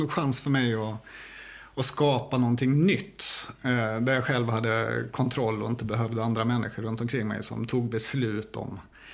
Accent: Karlshamn, Blekinge, Sweden; born or raised there; also born or lived in Stockholm

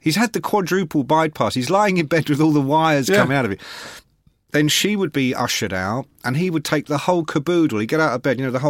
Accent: Ireland; I'm Irish.

